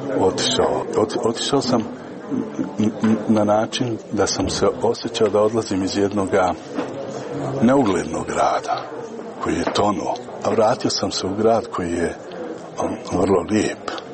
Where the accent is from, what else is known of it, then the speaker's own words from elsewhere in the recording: Tuzla, Federation of Bosnia and Herzegovina, Bosnia & Herzegovina; najprije zbog toga jer ja dolazim iz Tuzle i na neki način ovo je mene više od simboličkog povratka kući